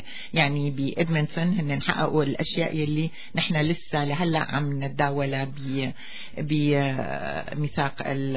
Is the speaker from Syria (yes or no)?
yes; Syria; أهم أحداث عام 2013 طبعا بالنسبة نحن كسوريين هو استمرار العنف الدموي بسوريا